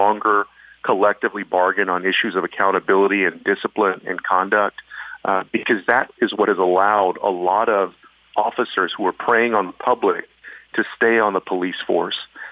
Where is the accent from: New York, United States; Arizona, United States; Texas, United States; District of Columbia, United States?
Texas, United States; San Antonio; You know, I wrote an op-ed recently in the San Antonio Express News in my hometown newspaper. And I said that as somebody who grew up in the inner city